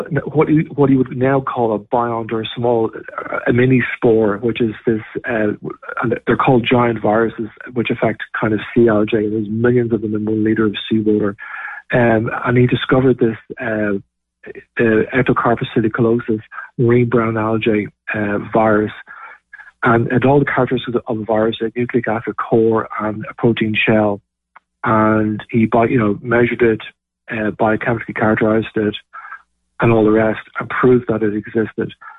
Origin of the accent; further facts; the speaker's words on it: Ireland; also born or lived in Belfast; because I'm Irish, I live in Ireland, but also the UK, because I moved up to Belfast